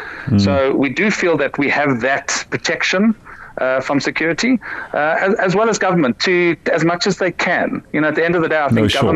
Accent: South Africa; It's very much we're proud South African, proud Jewish community, and we need to show it.

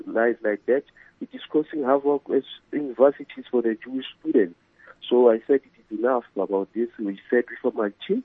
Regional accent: South Africa; As a South African, I grew up, but it was, I was not part of the apartheid government that time.

